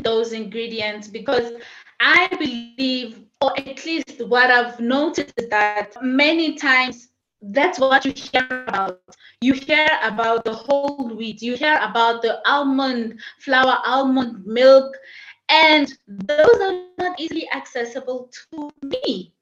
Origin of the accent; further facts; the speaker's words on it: South Africa; now in Zambia; I am in Zambia. I am from South Africa.